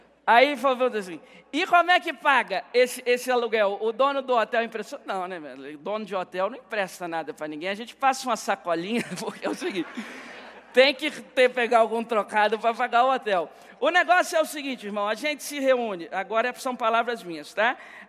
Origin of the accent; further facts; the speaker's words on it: Guarapari, Espírito Santo, Brazil; É porque eu sou de Guarapari.